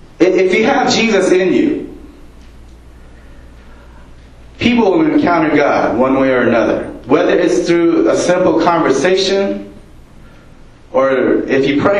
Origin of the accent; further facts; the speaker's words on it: United States; As Japanese American, I know that sometimes it's hard to take that last step, the invitation